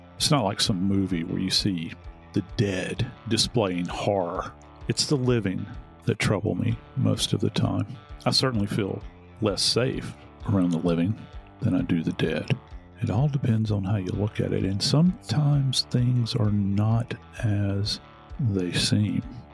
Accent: New Orleans, Louisiana, United States; And of course, I'm always going on about how I am from New Orleans

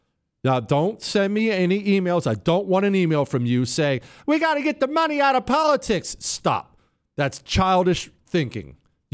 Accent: Mississippi, United States; Jesse, I'm from Mississippi, and we have a GOP Senator Wicker who desperately needs to be primaried out of the Senate.

